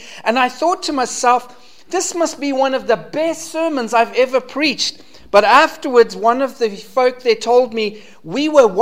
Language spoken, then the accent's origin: English; South Africa; accent: South African; now in Canada; I come from South Africa. You'll hear my voice doesn't sound very Canadian.